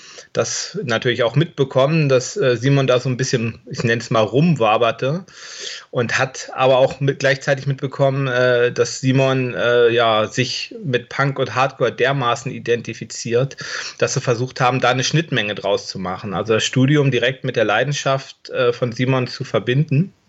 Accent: Lower Saxony, Germany; 39 Jahre alt, ich komme aus der Region Hannover.

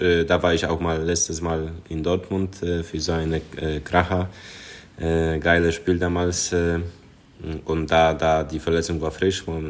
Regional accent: Silesian Voivodeship, Poland; Ich wohne momentan in Schlesien. Also ich komme aus Schlesien, so wie viele auch Polen in Dortmund oder neben in Dortmund. Da bin ich momentan.

